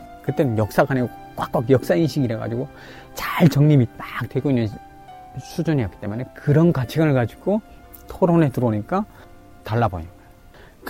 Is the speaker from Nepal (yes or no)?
no; Chongjin, North Hamgyong, North Korea; now in South Korea; 저 도지사는 못해도 청진 시장은 될 겁니다. 왜냐면은 제 고향 사람들 가장 잘 먹고 잘 살게 나만큼 잘 먹고 잘 살 수 있게 제가 해보고 싶다라는 욕심이 있는 거죠.